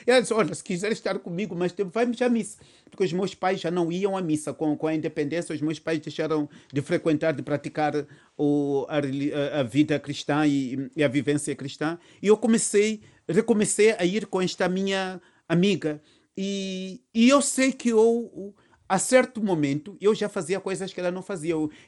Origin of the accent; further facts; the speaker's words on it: Bilene, Gaza, Mozambique; born there; Nasci em Moçambique, nasci na Diocese de Xai-Xai, e numa terra muito pobre, muito simples, muito humilde, mas muito, muito bonita, que é Bilene.